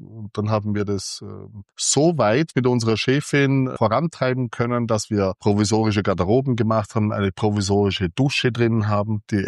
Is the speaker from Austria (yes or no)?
yes; Austria; Wieso er das nicht wüsste und ich aber schon als Österreicher, dass ein Bademeister gesucht wird.